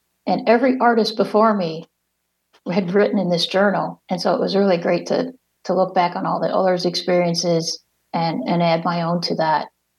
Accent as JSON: {"language": "English", "region": "Indiana", "country": "United States", "tie": "born or raised there", "said": "Being born and raised in Northwest Indiana, I always knew about the dunes"}